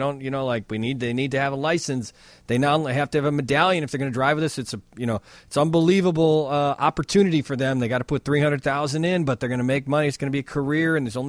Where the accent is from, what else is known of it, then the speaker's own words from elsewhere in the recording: Chicago, Illinois, United States; as I'm 41 years old, and I grew up in Chicago taking cabs.